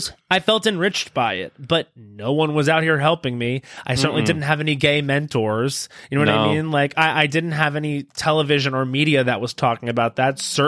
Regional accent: New York, United States; I mean, I grew up on Long Island. Like it was, and like there's still things about me that are just like internalized from that culture, not in harmful ways, just like in little social ways.

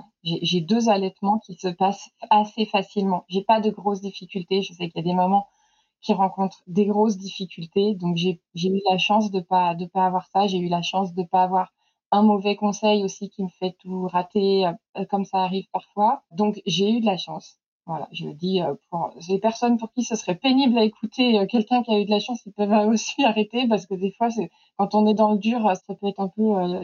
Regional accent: Brittany, France; now in Rambouillet, France; j'ai 37 ans, je suis illustratrice depuis 10 ans. À la base, je viens de la Bretagne, d'où un peu mon pseudo, mais maintenant, je Maintenant, je suis à la lisière de la forêt de Rambouillet.

